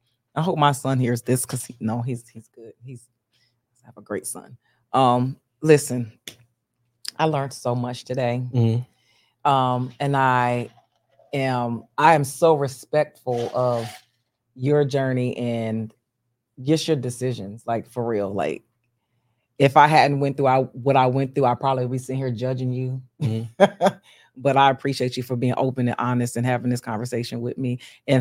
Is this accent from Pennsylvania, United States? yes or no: yes; Bristol, Pennsylvania, United States; Y'all know every year I do my two big events in my hometown of Bristol, Pennsylvania.